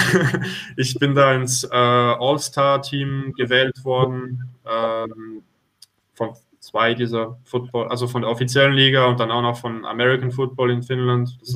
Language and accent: German; Switzerland; Ja, ich bin auch Deutscher, deshalb habe ich die Nationalität, aber geboren bin ich in der Schweiz und auch dort hauptsächlich aufgewachsen.